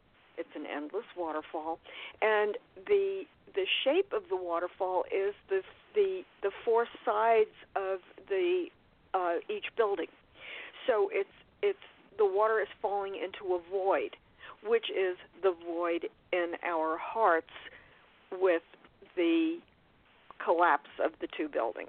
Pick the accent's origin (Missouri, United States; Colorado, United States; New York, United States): New York, United States; New York City; lucky enough to be writing about my hometown, which is New York